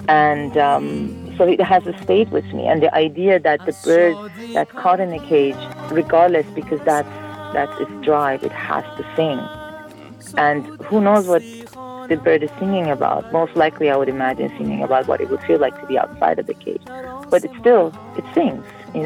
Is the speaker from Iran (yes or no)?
yes; Iran; English is a second language; I was born and raised in Iran in the post-revolution times, and basically I was around 4 or 5 when the revolution happened.